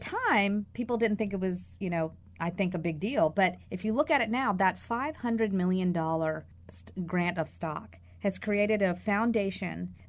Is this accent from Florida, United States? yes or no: no; Virginia, United States; also born or lived in Texas; I'm born and raised in Southern Virginia. And so you know, and did a lot of work in Texas.